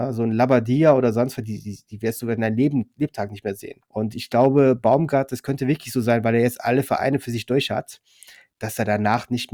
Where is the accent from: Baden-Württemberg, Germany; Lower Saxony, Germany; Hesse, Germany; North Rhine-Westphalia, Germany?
North Rhine-Westphalia, Germany; Mönchengladbach; born there; als gebürtiger Gladbacher